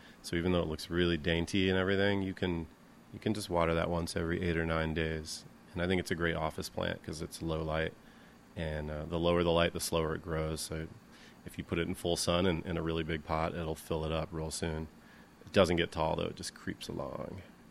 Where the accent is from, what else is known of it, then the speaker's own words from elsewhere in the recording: Champaign-Urbana, Illinois, United States; also born or lived in Olympia; I'm from here. I'm from Champaign-Urbana. I went away to college in the Olympia, Washington, to go to the Evergreen State College in like 1992. I was out there for 7 years.